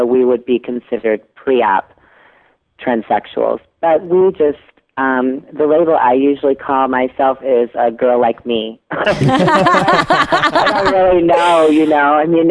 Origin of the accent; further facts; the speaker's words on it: Waterloo, Iowa, United States; Well, I'm originally from Waterloo, Iowa.